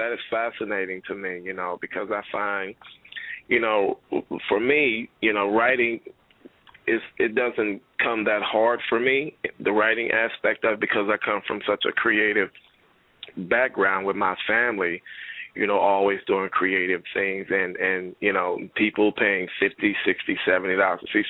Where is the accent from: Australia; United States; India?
United States; Alexandria, Louisiana; Everybody tell me I have an accent. I'm from Louisiana originally, Alexandria, Louisiana.